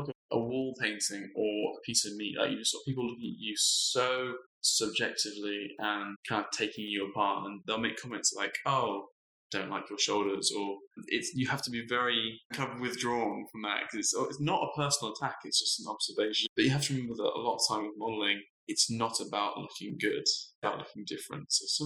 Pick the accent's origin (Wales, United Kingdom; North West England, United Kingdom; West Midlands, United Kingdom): West Midlands, United Kingdom; now in Perth, Australia; Basically because I was from Herefordshire with you.